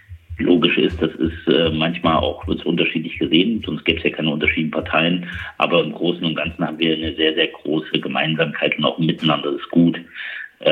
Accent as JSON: {"language": "German", "region": "Thuringia", "country": "Germany", "said": "das sage ich jetzt auch mal als Thüringer"}